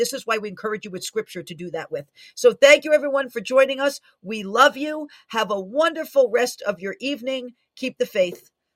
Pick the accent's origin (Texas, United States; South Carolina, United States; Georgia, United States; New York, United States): New York, United States; He has me literally raised up, born and bred in New York, in the city, out of the Bronx, stationed in New York for this time.